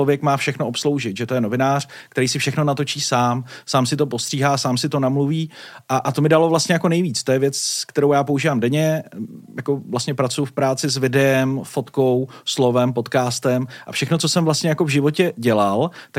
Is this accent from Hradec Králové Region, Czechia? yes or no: no; Děčín, Ústí nad Labem Region, Czechia; já jsem z Děčína původem a jezdil jsem 4 hodiny do Brna a pak jsem jezdil se zpátky 2 hodiny na praxi do Prahy.